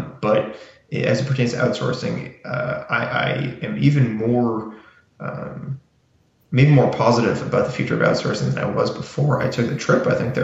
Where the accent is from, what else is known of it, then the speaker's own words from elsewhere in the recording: Massachusetts, United States; It actually kind of felt like my hometown in Massachusetts, kind of a similar feel.